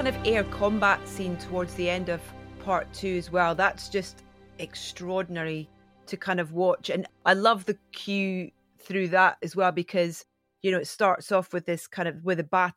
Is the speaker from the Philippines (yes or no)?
no; Scotland, United Kingdom; It's really, really being Scottish, I connected with that immediately.